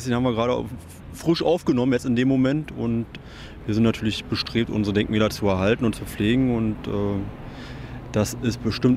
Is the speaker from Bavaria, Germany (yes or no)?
no; Brandenburg, Germany; Ich bin selber am Rand des Konzentrationslagers aufgewachsen, in einer Siedlung, die damals für SS-Offiziere gebaut wurde im Jahr 1939, und bin auch noch Kind der DDR.